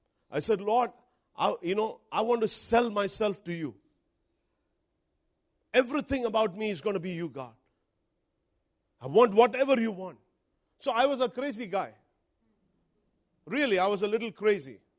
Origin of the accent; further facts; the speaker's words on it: India; Now I'm here from India and from a very conservative background. And up in a Methodist church for 26 years of my life.